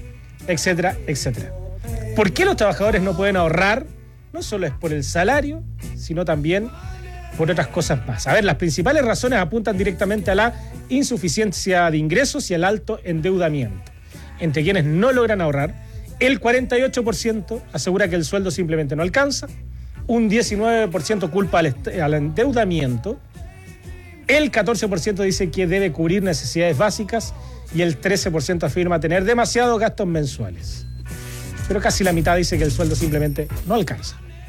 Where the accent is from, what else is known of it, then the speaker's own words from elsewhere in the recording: Retiro, Maule, Chile; Oriundo, lo que somos oriundo de Retiro. Aguante, Retiro.